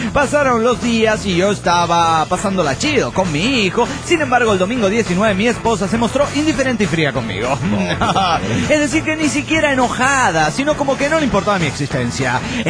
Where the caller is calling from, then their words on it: Tijuana, Baja California, Mexico; de Tijuana